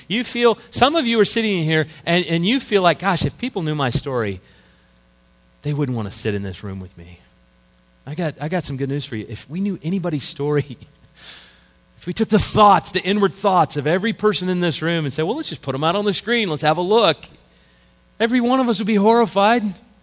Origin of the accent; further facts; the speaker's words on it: Deep South, United States; I know, as I was raised in the Deep South, that my grandparents on both sides were racist.